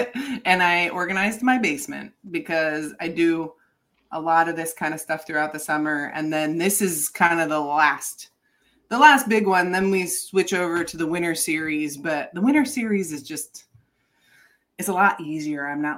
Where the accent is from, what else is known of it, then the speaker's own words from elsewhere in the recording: Michigan, United States; I'm from Michigan, I'm from the Midwest, and in the Midwest you don't really, there's not as many bars.